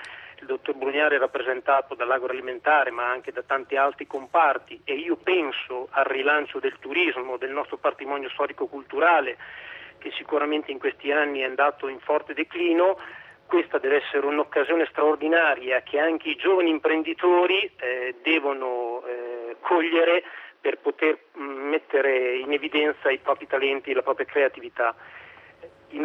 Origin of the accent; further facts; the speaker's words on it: Forlì, Emilia-Romagna, Italy; Io sono di Forlì e quindi vivo nella dinamica Romagna e quindi regione Emilia-Romagna.